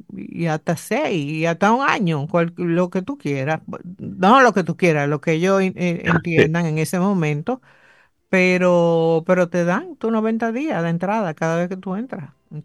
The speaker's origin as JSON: {"language": "Spanish", "country": "Dominican Republic", "said": "Porque nosotros como dominicanos a nuestros visitantes solamente le damos un mes de estadía"}